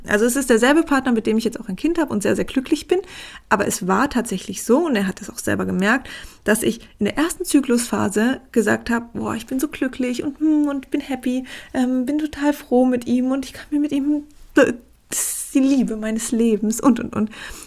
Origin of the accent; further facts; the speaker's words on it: Germany; die hier vom Bodensee kommt, aus meinem Heimatort